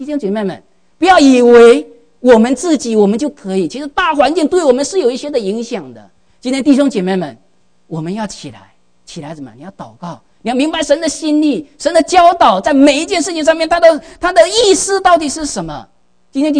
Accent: China; 我们其实我们每个人我们来到海外的时候的话，我们都还说我们是中国人

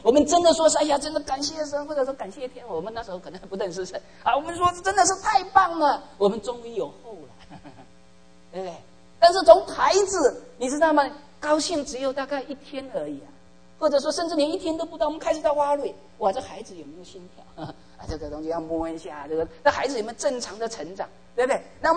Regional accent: China; 我们中国人，我们常常讲人定什么胜天

